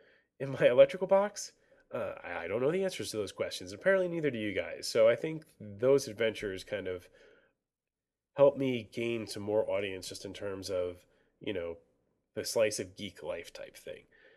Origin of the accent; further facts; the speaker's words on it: New Jersey, United States; now in Pennsylvania, United States; since I'm a transplant from New Jersey living in Pennsylvania, well, there's just another connection there.